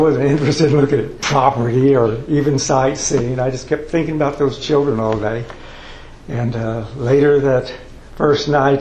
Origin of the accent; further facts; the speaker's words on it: Oklahoma, United States; they went to Oklahoma, my home state, after the tornadoes